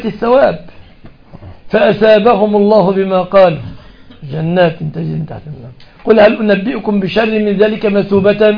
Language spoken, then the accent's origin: Arabic; Egypt; عندنا في مصر مثلا قيمة عفش 100,000 جنيه